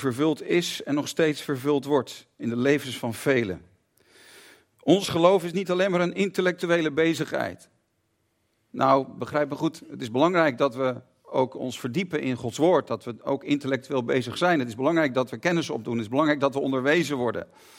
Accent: Haarlem, North Holland, Netherlands; En ik had hele goede vrienden in Haarlem en omgeving waar ik ben opgegroeid.

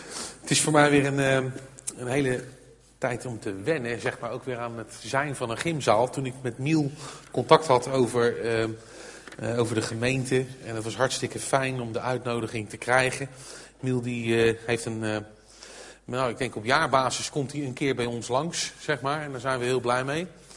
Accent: The Hague, South Holland, Netherlands; Maar ik kom dus uit Den Haag en dat heeft u misschien al gehoord.

